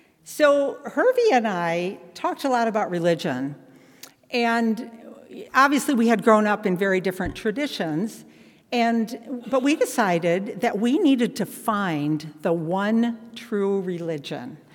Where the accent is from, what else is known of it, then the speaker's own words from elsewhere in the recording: Grand Rapids, Michigan, United States; For myself, I grew up in Michigan, in Grand Rapids, Michigan. I was one of seven kids. My dad immigrated from the Netherlands, and my mother's parents also immigrated from the Netherlands.